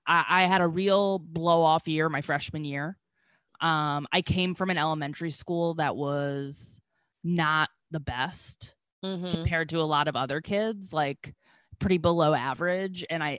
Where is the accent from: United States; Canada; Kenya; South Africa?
United States; Scranton, Pennsylvania; So I was from Scranton, and I was like from the more like backwoods elementary school